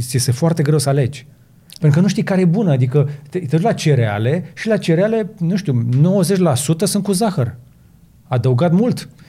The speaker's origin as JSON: {"language": "Romanian", "country": "Romania", "said": "Noi suntem români"}